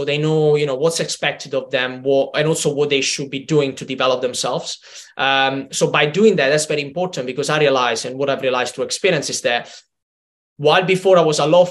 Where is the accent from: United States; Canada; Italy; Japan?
Italy; English is a second language; moved away as an adult; now in United Kingdom; particularly when I moved from Italy to the UK, you know, at the time it was 6.5 years ago, couldn't speak any English.